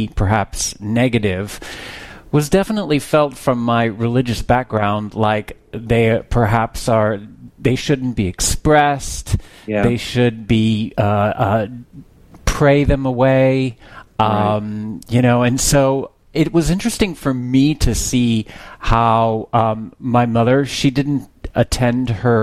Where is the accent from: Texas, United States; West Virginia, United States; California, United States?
Texas, United States; You know, I'm originally from Texas, and my spiritual upbringing was my daddy was a Baptist preacher, and my mama was a Christian school teacher.